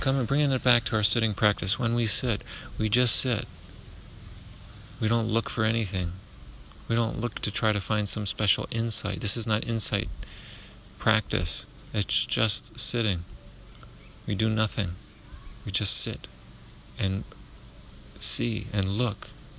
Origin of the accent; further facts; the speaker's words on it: United States; Yet me, as an American with my sense of privilege and thinking that things should happen in a certain time frame